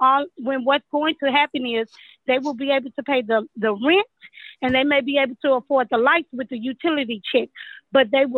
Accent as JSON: {"language": "English", "town": "Houston", "region": "Texas", "country": "United States", "tie": "born or raised there", "said": "I was born and raised in Fifth Ward"}